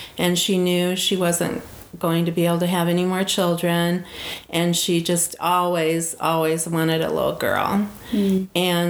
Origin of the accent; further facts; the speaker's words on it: Elkhart, Indiana, United States; also born or lived in Dowagiac, United States; I go by both names. I was born here in Dowagiac, and when I was 5 years old, I was adopted by a family in Elkhart, Indiana.